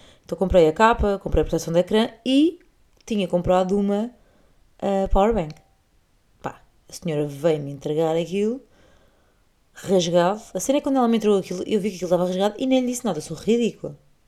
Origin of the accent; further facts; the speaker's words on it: Portugal; sou portuguesa e não sei hablar espanhol. Aliás, sei portunhol, hablar espanhol não sei.